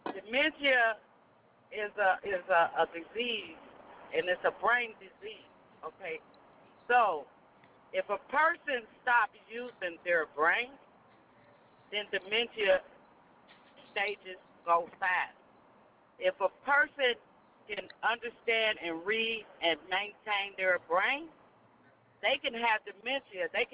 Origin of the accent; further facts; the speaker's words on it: Dallas, Texas, United States; I'm from Dallas so far, so good.